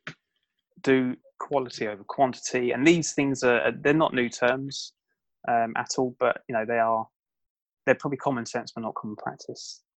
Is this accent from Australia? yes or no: no; United Kingdom; Maybe a little bit embarrassed as a Brit.